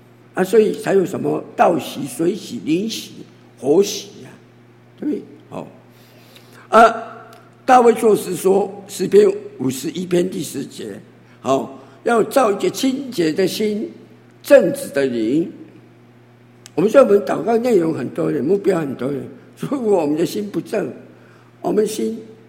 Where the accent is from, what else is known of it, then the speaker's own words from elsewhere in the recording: China; 尤其我们中国人的文化，大中华文化